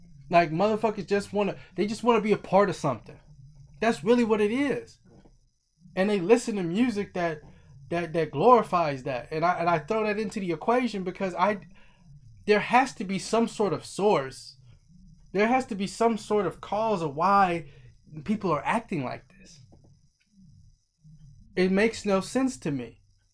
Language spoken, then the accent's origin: English; California, United States; I'm a Cali dude. I'm from the Bay.